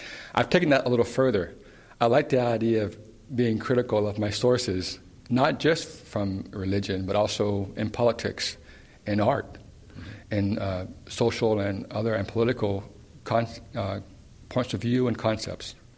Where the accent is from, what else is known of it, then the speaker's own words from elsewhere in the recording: the South, United States; Growing up in the South, I remember my father used to say